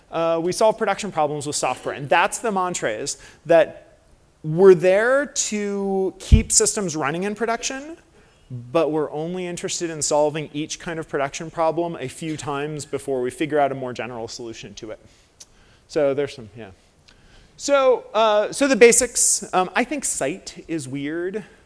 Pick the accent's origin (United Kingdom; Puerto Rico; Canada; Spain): Puerto Rico; Yeah, I grew up in Puerto Rico.